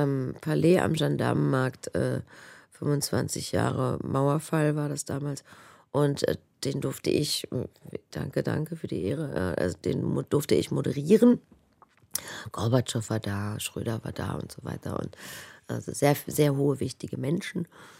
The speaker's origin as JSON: {"language": "German", "country": "Germany", "tie": "born there", "said": "Und für die bin ich nun mal ein Kind der DDR auch und dort geboren."}